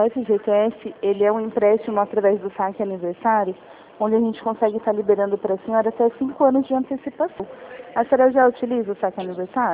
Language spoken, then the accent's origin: Portuguese; São Paulo, Brazil; eu sou aqui de São Paulo